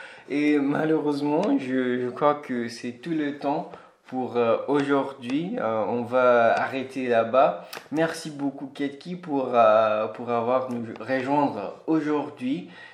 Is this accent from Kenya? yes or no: yes; Kenya; chez nous, au Kenya